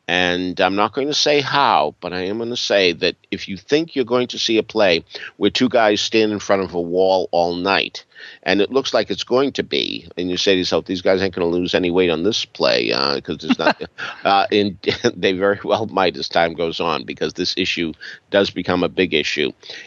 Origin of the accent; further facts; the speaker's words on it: Arlington, Massachusetts, United States; an actress from my hometown of Arlington, Massachusetts